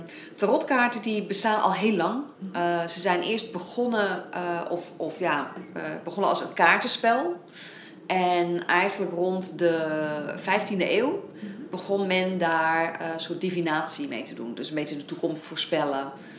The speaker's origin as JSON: {"language": "Dutch", "region": "England", "country": "United Kingdom", "tie": "born or raised there", "lives_now": "Netherlands", "said": "en ik ben in Engeland opgegroeid."}